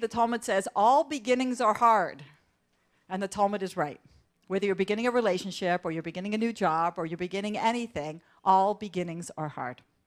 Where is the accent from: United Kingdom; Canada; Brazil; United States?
Canada; Toronto, Ontario; So I grew up in Toronto. Anybody here from Toronto?